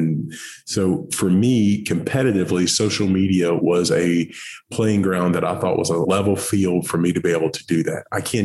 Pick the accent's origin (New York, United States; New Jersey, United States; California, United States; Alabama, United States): Alabama, United States; Yes, I grew up here in Alabama, moved around to various towns here as I was younger, and really ended up the majority of my childhood grew up in a small rural town in West Alabama.